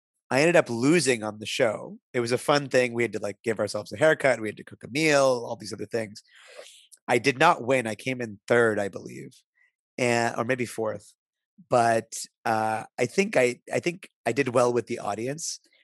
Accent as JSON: {"language": "English", "town": "Pittsburgh", "region": "Pennsylvania", "country": "United States", "tie": "born or raised there", "said": "I grew up in Pittsburgh. I went to Carnegie Mellon."}